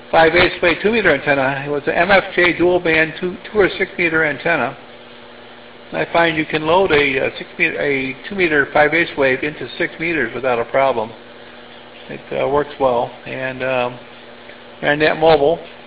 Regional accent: La Crosse, Wisconsin, United States; We're from La Crosse, Wisconsin, where it's currently 37 degrees and overcast skies.

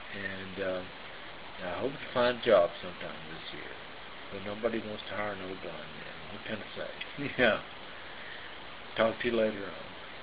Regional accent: Texas, United States; Now, you know that I'm from Texas, so I like hot sauce.

